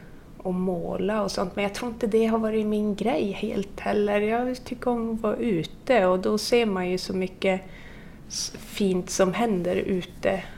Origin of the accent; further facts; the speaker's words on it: Jukkasjärvi, Norrbotten County, Sweden; jag är född och uppvuxen här uppe i Jukkasjärvi.